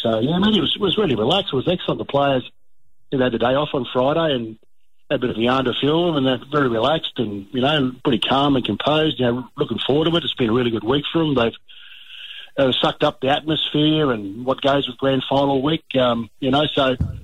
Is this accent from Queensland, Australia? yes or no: yes; Queensland, Australia; And being a Queenslander, coming down to New South Wales and, you know, playing the New South Wales competition